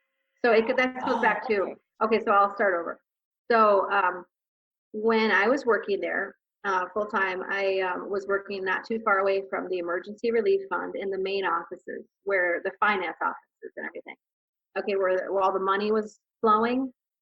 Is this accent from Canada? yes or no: no; Minnesota, United States; now in Arizona, United States; and you're from Minnesota too, I'm from Minnesota, and the Minnesota Guard was just completely on the up and up.